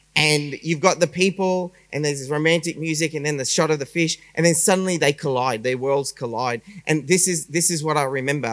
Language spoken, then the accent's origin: English; Melbourne, Victoria, Australia; I grew up in Melbourne.